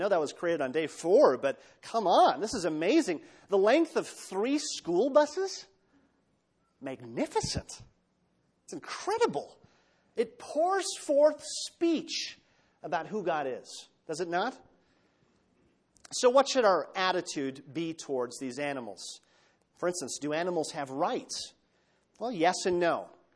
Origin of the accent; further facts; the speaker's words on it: Minnesota, United States; Growing up in Minnesota, we had, you know, a saying for the manure spreaders.